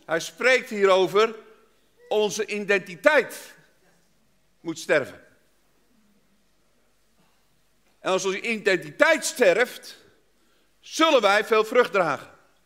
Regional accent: Amsterdam, North Holland, Netherlands; Ik kom uit Amsterdam, ik durf het hier te zeggen, ook al bent u niet van Amsterdam.

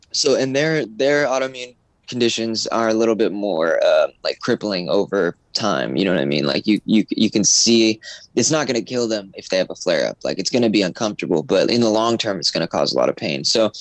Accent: Phoenix, Arizona, United States; also born or lived in Sedona; Yeah, I grew up in Phoenix. I lived there till I was 18, and then I moved to Sedona, Arizona, and lived there for a long time.

